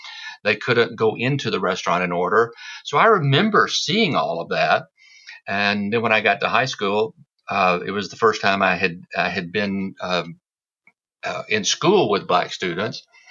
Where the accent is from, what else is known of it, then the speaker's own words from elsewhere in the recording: Birmingham, Alabama, United States; Yes, I was born in Birmingham, Alabama, and I grew up during what many consider to be the height of the civil rights movement in Birmingham